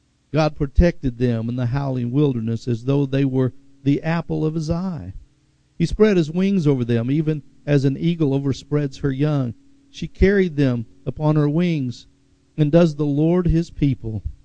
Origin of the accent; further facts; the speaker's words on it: Tulsa, Oklahoma, United States; Growing up in West Tulsa, there was an area called the Ditcher.